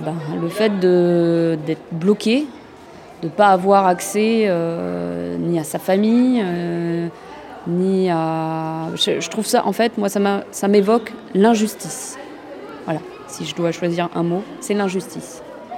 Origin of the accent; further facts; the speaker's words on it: France; born there; mes parents et grands-parents sont issus de l'immigration. Donc, moi, je suis née en France, mais mon père est né en Allemagne de l'Est.